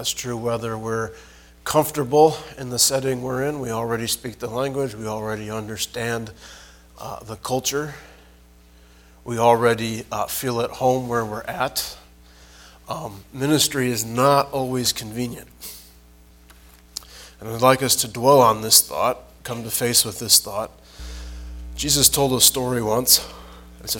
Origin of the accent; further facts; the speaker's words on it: United States; And you know, we grew up here in the States.